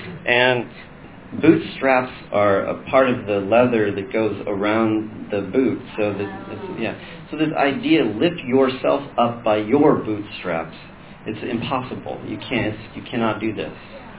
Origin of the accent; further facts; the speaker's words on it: United States; But we do believe it. I can tell you as an American.